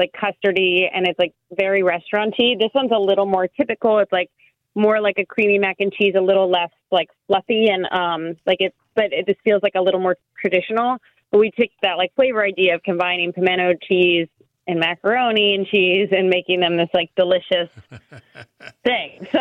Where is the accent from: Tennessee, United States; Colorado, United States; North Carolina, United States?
North Carolina, United States; And like, so I'm from North Carolina. I love a tangy Q sauce. I'm from the western side of the state, which has ketchup in it or tomato product in it.